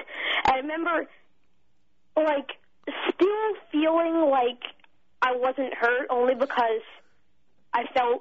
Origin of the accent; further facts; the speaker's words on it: Conway, Massachusetts, United States; I'm from Conway, Massachusetts, and I go to school in Greenfield.